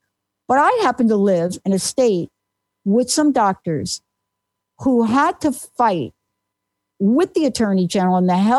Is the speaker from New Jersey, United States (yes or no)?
yes; New Jersey, United States; born there; Where are you from? I said, New Jersey.